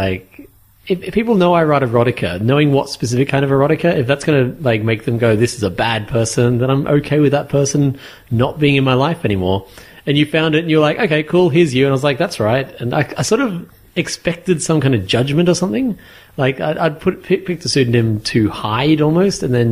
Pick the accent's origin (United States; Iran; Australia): Australia; I wanted to be Australian because I'm Australian. I use a lot of Australianisms.